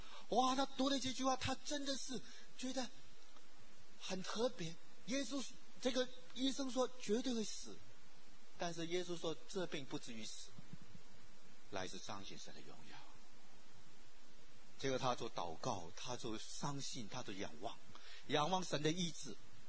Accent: China; now in United States; 我们今天来到美国，在艰困难不容易的一个环境里面，我们是中国人，第一代的移民

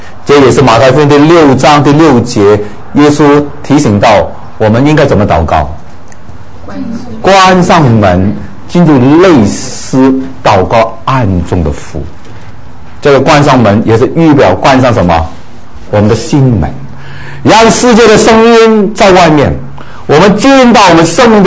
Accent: China; 我们中国人

